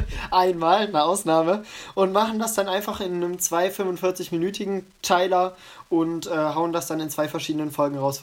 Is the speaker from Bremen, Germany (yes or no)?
no; Mönchengladbach, North Rhine-Westphalia, Germany; also ich komme ja aus Wickrath, Mönchengladbach, Wickrath